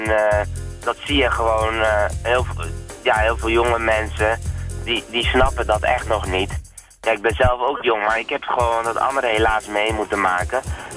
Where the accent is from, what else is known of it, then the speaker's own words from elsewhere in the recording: Somalia; Waar ik vandaan kom, dat is Somalië.